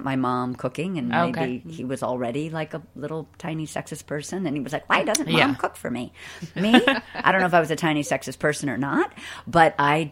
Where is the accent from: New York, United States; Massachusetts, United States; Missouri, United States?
Massachusetts, United States; Boston; I grew up in Boston